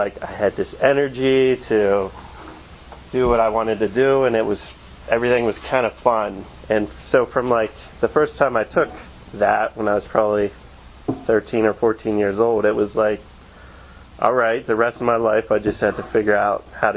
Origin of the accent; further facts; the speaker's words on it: Altoona, Pennsylvania, United States; I'm really from Altoona, though.